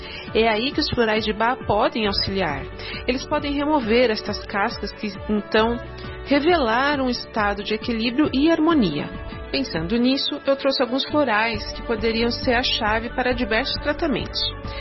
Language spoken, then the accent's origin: Portuguese; Brazil; Sou brasileira e moro na cidade de São Paulo.